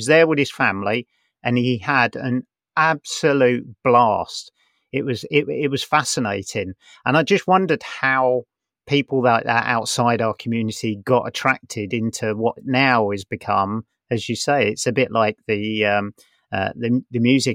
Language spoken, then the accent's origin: English; United Kingdom; I don't know if it's because I'm British and it's here